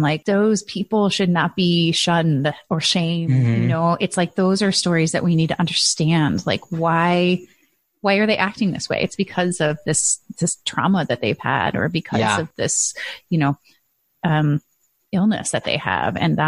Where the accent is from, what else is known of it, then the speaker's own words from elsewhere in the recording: Midwest, United States; I'm from the Midwest, you know, I'm hardy.